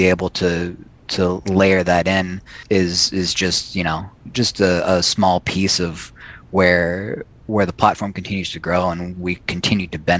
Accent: California, United States; Growing up in the Bay Area, being a sports fan, being able to save Giants history

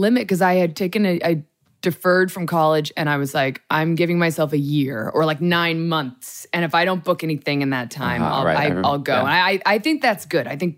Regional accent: New York, United States; also born or lived in Washington, D.C.; now in Los Angeles, United States; But I graduated and left the suburbs of Massachusetts after growing up in New York and then D.C. And I had never spent much time in the West Coast.

